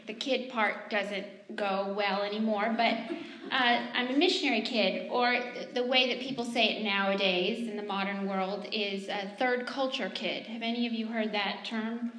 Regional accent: Mali; So I grew up in Mali, West Africa

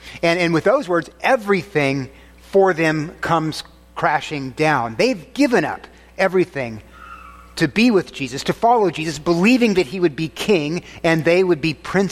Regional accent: Texas, United States; We are both from warmer climates. I'm from Texas.

